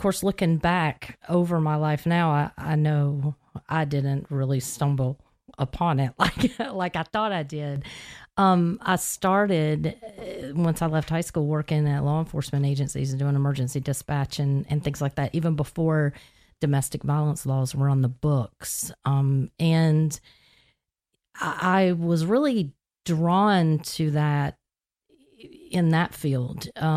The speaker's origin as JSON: {"language": "English", "region": "Florida", "country": "United States", "tie": "born or raised there", "also_born_or_lived": "Tennessee", "accent": "Tennessee", "said": "Well, I'm basically a native Floridian. I came here very young from Tennessee. So that's the accent. I didn't lose that."}